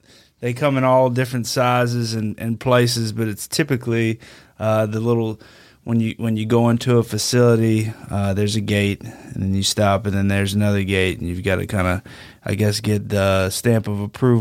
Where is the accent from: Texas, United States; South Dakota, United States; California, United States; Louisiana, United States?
Louisiana, United States; Denham Springs; I'm from Denham Springs. I grew up here.